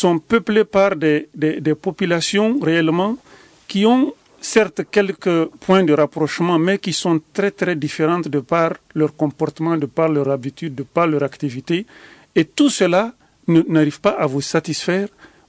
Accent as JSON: {"language": "French", "country": "Mali"}